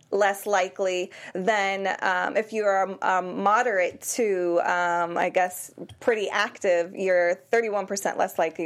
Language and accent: English; Worcester, Massachusetts, United States; I'm from Worcester, Massachusetts.